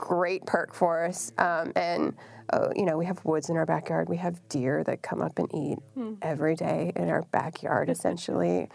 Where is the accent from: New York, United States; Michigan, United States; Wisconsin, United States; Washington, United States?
Wisconsin, United States; I grew up in Wisconsin. I went to Madison undergrad